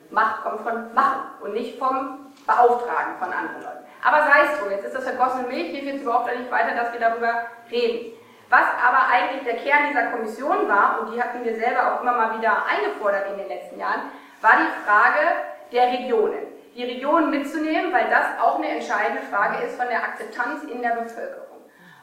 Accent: East Germany, Germany; Auch nicht in Ostdeutschland. Und das sage ich als Ostdeutsche.

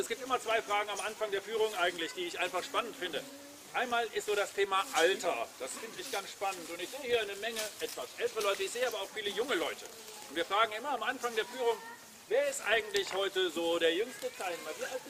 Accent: Aachen, North Rhine-Westphalia, Germany; Ich komme aus Aachen. Aachen ist ja aus verschiedenen Gründen relativ bekannt.

